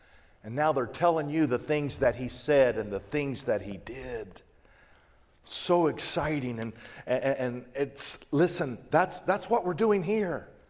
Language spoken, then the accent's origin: English; Wichita, Kansas, United States; I grew up in Wichita, Kansas. I'm a preacher's son. I have two brothers and two sisters. I'm the youngest of five. There's seven of us in this single-story house with a full concrete basement that's very common in Kansas.